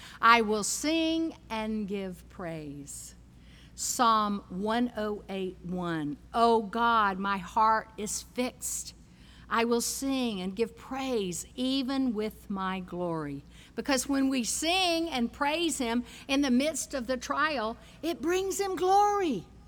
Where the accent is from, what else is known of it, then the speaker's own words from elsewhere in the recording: Louisiana, United States; When I was a little girl living in Louisiana, I was born in Louisiana